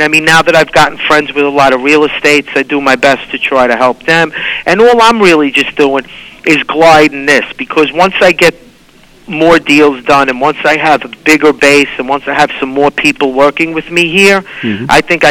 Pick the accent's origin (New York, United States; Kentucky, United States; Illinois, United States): New York, United States; Brooklyn; because I grew up in Brooklyn